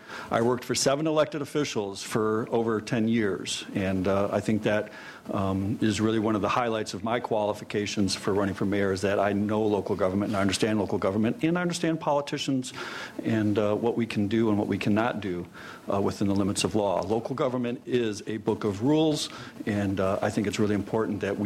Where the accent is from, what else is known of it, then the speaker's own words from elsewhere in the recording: Ann Arbor, Michigan, United States; I grew up in Ann Arbor, graduated from Pioneer in 1981, attended the University of Michigan